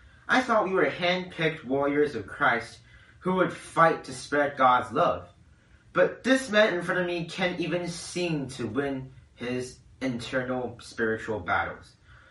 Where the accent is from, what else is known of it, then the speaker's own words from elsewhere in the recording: Taipei, Taiwan; I'm from Taipei, Taiwan.